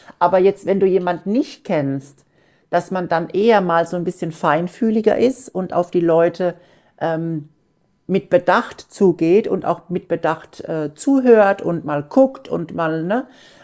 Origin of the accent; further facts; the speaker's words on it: Johannesburg, Gauteng, South Africa; nein, ich komme aus Johannesburg